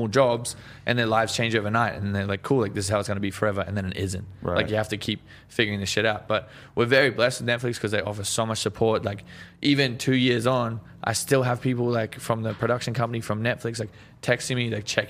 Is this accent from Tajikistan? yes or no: no; Australia; Yeah, no, that's the thing. Is like, I feel like we're stuck in the 80s back in Australia. Like, right. You come here and like